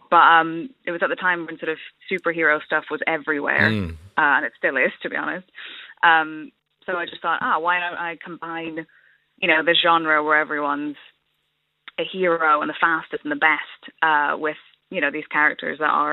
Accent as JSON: {"language": "English", "region": "Northern Ireland", "country": "United Kingdom", "lives_now": "London, United Kingdom", "said": "I'm from Kiwadees in Fermanagh."}